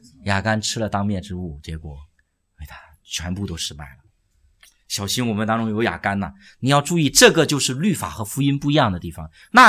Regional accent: China; 但我们中国人基本上不习惯用支票，对吧？

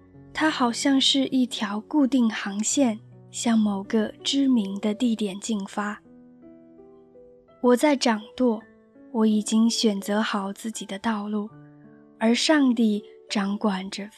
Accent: China; 但是非常遗憾的是，我们中国人常常误读了这篇震撼人心的童话。

